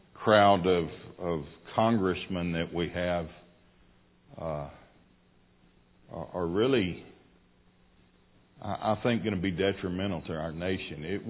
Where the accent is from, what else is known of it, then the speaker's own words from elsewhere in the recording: Pasadena, Texas, United States; I am from the Houston, Texas area, born and raised in Pasadena, Texas.